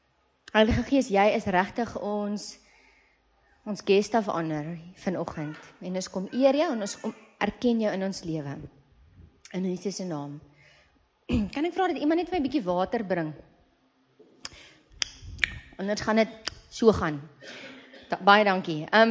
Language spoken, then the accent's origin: Afrikaans; Western Cape, South Africa; So dis al waar ek vandaan kom. Ek is 'n ou Bolandse noentjie. Ek het groot geword langs Corien.